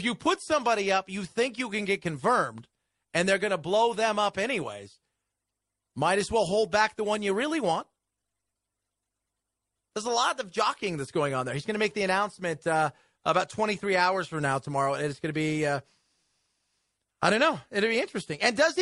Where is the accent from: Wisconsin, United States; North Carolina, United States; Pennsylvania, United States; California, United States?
California, United States; Los Angeles; when I grew up in Los Angeles. So when I was a kid, you'd get the weather you know, on television and the radio and stuff.